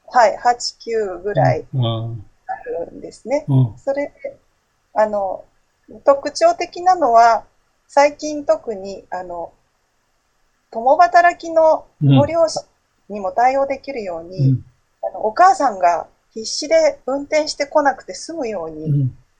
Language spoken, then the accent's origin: Japanese; Shizuoka, Japan; 静岡出身です。